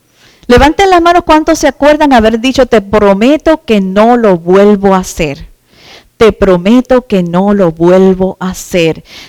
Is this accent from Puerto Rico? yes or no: yes; Puerto Rico; Ya no se trata de que yo soy puertorriqueña. Ya a mí eso no me importa, que lo soy y a orgullo.